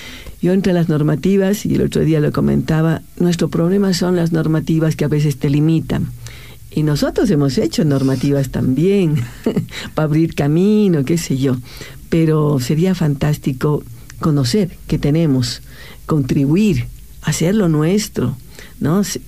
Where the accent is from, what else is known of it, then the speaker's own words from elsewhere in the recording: Bolivia; Sí, es una cultura compleja la nuestra como bolivianos, lo tengo que decir.